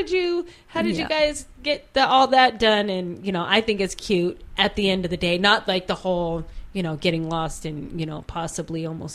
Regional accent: Utah, United States; I'm from Utah, and they're at like 2,000, 2,500 or 3,000 feet, and here we're like at 20.

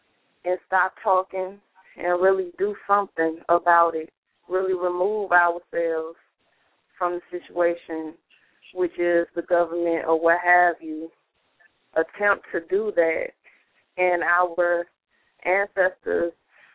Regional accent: Atlanta, Georgia, United States; I'm from Atlanta, Georgia.

